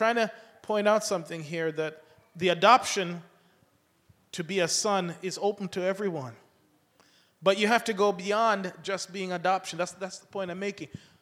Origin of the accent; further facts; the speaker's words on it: England, United Kingdom; because that was how I was raised in England, to use a knife and fork.